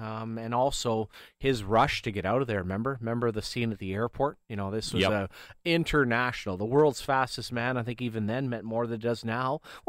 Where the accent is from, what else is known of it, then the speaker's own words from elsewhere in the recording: Canada; And that buildup added to it as a Canadian to win the race.